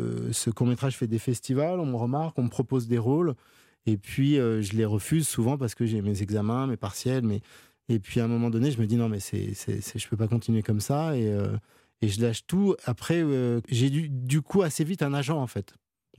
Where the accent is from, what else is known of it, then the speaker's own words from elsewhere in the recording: Noisy-le-Grand, Île-de-France, France; J'ai grandi à Noisy-le-Grand, juste en face d'un cinéma, j'y allais régulièrement